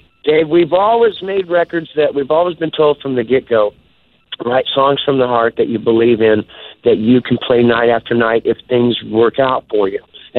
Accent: Oklahoma, United States; I haven't had a copy of it since growing up in Oklahoma.

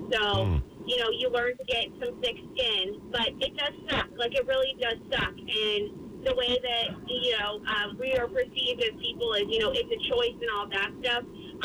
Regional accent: Plant City, Florida, United States; I was raised in Plant City too

